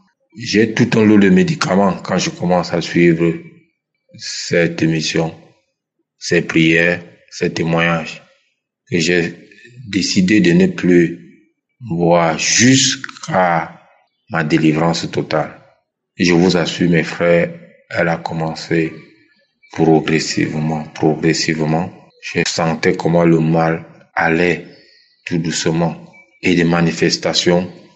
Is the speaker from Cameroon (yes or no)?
yes; Centre, Cameroon; Je suis un Camerounais vivant à Yaoundé.